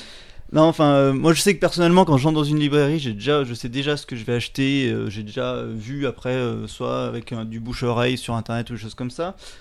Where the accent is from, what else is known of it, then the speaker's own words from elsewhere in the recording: Clermont-Ferrand, Auvergne-Rhône-Alpes, France; Donc moi je viens de Clermont-Ferrand et là-bas on avait une librairie...